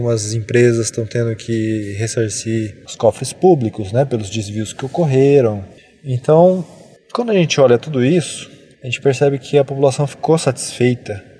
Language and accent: Portuguese; Brazil; Então acho que a gente tem que ter mais consciência como brasileiro